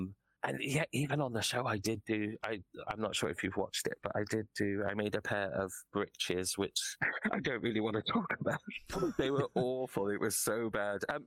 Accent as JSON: {"language": "English", "town": "Shrewsbury", "region": "West Midlands", "country": "United Kingdom", "tie": "born or raised there", "said": "I mean, Shrewsbury is really well known, my hometown, for a version of The Christmas Carol."}